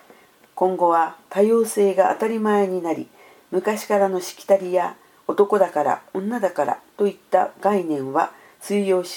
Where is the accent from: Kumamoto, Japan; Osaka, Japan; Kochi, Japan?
Kumamoto, Japan; Ozu; born there; also born or lived in Kanagawa; 昭和27年に大津町で生まれ、父の仕事の関係で転勤族の家庭で育ちました。学生時代は神奈川県で過ごし、就職は地元に戻り会社員として働き